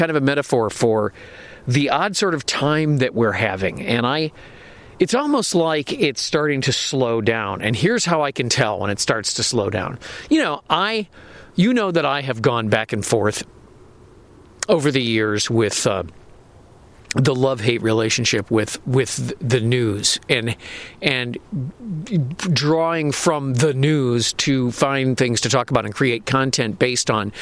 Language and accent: English; Illinois, United States; I was born on 95th Street, but I grew up in the suburbs.